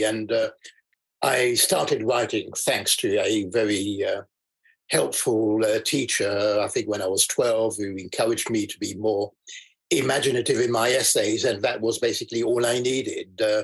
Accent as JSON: {"language": "English", "country": "France", "tie": "born or raised there", "also_born_or_lived": "London", "said": "So I was brought up in France, actually."}